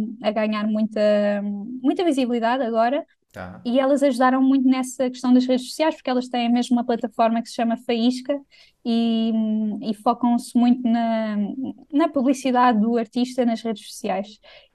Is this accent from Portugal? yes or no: yes; Portugal; accent: Portuguese; é super português, é como eu estou a falar neste momento e é o meu sotaque no meu dia a dia, digamos.